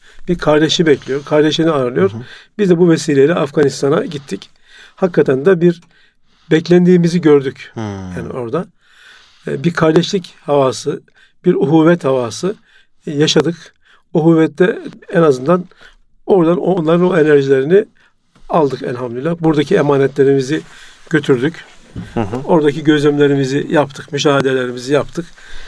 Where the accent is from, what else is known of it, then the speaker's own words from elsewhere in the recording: Konya, Turkey; İşte bizim tabii Konya ile de irtibatımız var. Konyalıyız aynı zamanda.